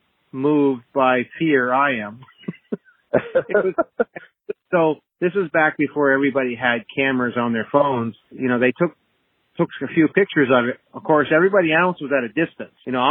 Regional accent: New Hampshire, United States; See, I'm from New Hampshire, so, you know, we have autumn where the trees turn color and whatnot.

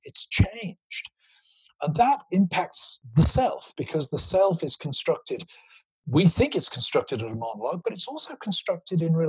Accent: South West England, United Kingdom; the bank in my hometown in Gloucestershire, it was built out of sandstone, but looked like the Parthenon in Athens.

